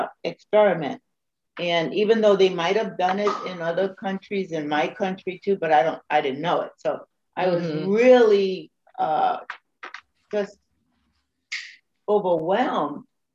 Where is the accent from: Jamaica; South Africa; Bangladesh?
Jamaica; now in United States; what I could say right now is that I'm a Jamaican person living in the United States.